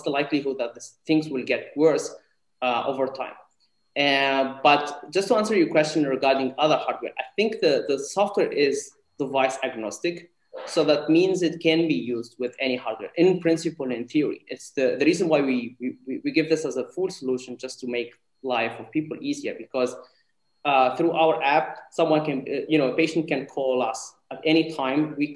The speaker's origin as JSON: {"language": "English", "country": "Tunisia", "said": "including in my home country, Tunisia."}